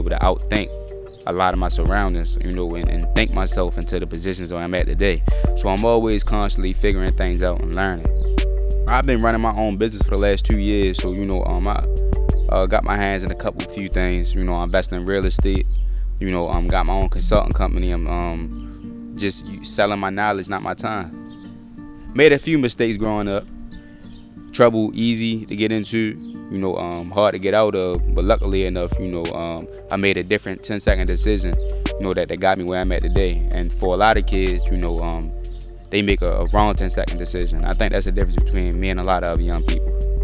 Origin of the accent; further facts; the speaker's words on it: Baltimore, Maryland, United States; I'm born and raised East Baltimore. You know, I come from McElderry Park. We call it down the hill where I'm from.